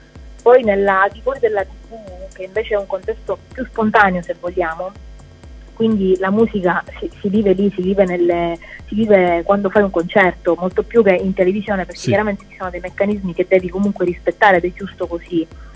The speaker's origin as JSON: {"language": "Italian", "region": "Sicily", "country": "Italy", "said": "io sono siciliana, quindi tornavo comunque a casa un paio di volte alla settimana"}